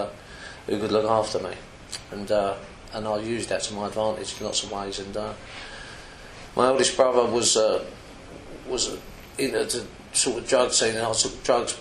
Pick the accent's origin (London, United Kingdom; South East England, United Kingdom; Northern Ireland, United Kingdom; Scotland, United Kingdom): London, United Kingdom; Camberwell; I'm from South East London, Camberwell, yeah.